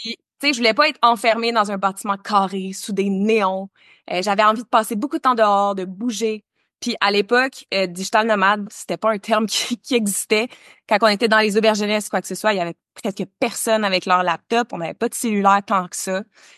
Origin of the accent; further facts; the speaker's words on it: Quebec, Canada; Je viens d'un petit village des Hautes-Laurentides. J'ai grandi en pleine nature sur le bord d'un lac.